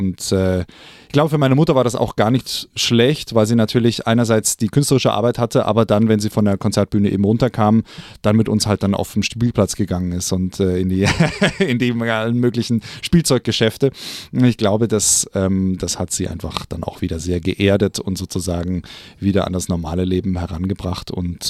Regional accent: Bavaria, Germany; Also ich bin aufgewachsen im Süden von München, zwischen München und den Alpen.

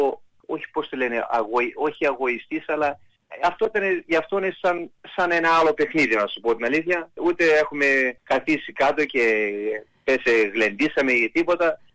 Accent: Ioannina, Epirus, Greece; Εγώ θέλω να τους πάω στα Γιάννενα, εκεί που είμαι, από το Γιωργάνο

